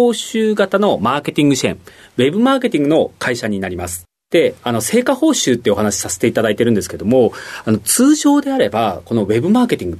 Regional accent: Miyagi, Japan; はい、出身は宮城県になります。

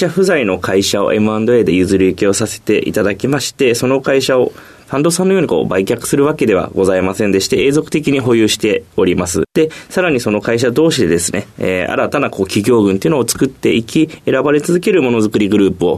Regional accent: Nagoya, Aichi, Japan; 愛知県名古屋市出身です。

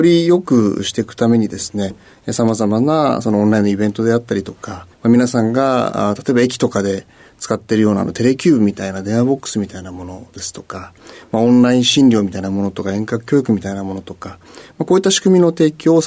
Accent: Shinjuku, Tokyo, Japan; 東京の新宿になります。

